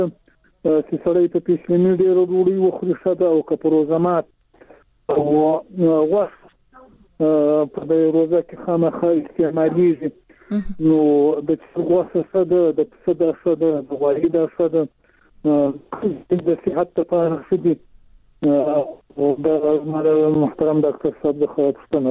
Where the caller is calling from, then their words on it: Zabul, Afghanistan; از تو خیم د زابل وزارت شګول ولسوالۍ.